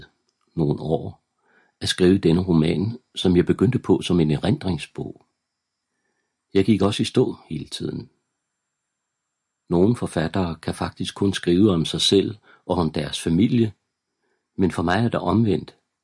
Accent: Odense, Region of Southern Denmark, Denmark; Jeg beholdt miljøet, hvor jeg er vokset op, Stålstræde midt i Odense centrum

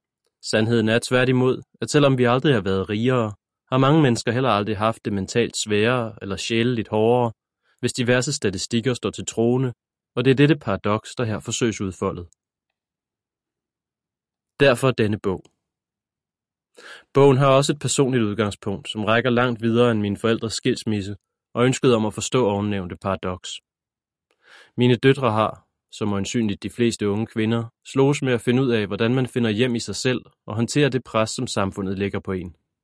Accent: Maribo, Zealand, Denmark; mens jeg var på arbejde på Q8 i Maribo på Lolland, hvor jeg voksede op

